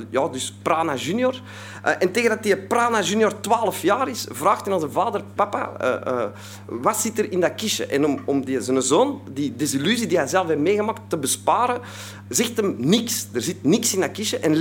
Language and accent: Dutch; Antwerp, Flanders, Belgium; Ik kom uit Antwerpen, dat zult al horen, dus uit België.